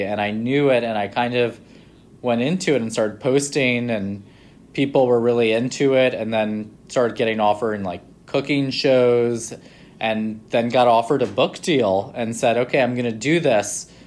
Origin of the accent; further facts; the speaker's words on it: New York City, New York, United States; and then I came along and I grew up in Lower Manhattan, really close to Little Italy and Chinatown.